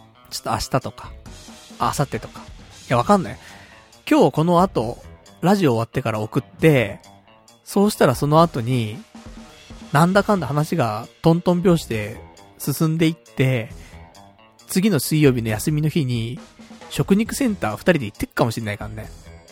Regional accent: Saitama, Japan; 私、地元が埼玉。

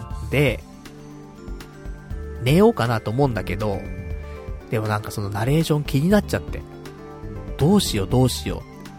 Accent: Saitama, Japan; now in Tokyo, Japan; もともと私埼玉県民なんでね。

